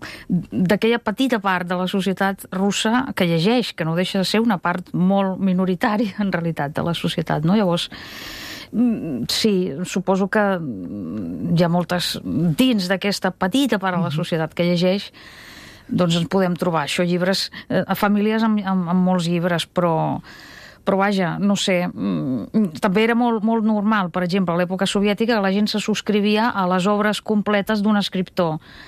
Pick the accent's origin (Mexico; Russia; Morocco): Russia; Saint Petersburg; ara ja des de l'any 21 que no vaig a Sant Petersburg i llavors tot el que aleshores em semblava, bueno, com aquests suburbis on em vaig criar, que són uns suburbis bastant avorrits, grisos, tristos de la ciutat